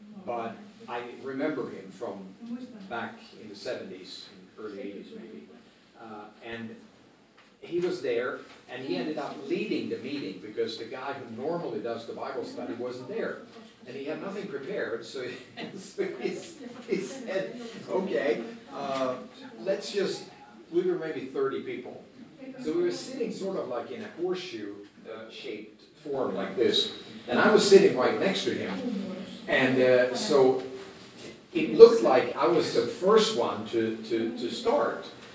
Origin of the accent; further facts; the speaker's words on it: Sweden; I was in my hometown, which is a three-hour drive southwest of Stockholm, so it would be south-central Sweden.